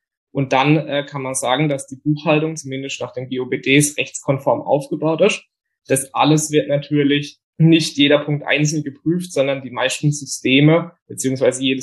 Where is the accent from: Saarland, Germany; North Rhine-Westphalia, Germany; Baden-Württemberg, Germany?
Baden-Württemberg, Germany; Bietigheim; Ich komme aus dem Bietigheim nahe Karlsruhe und bin 30 Jahre alt